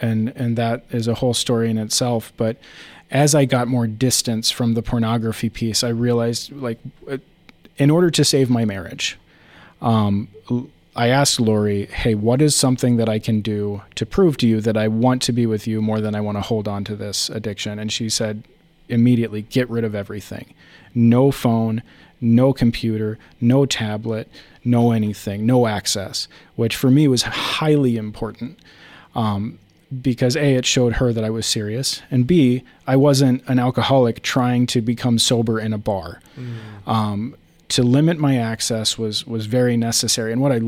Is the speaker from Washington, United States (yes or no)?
no; Dallas, Texas, United States; I grew up in Dallas. Well, I was born in Dallas, So all of their sports teams I kept. I lost the accent.